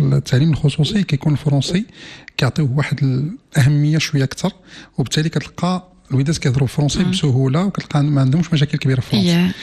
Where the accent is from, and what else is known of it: Morocco